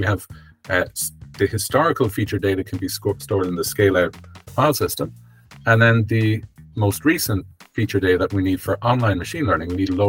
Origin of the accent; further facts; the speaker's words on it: Ireland; now in Stockholm, Sweden; I live in Stockholm, I'm originally from Ireland.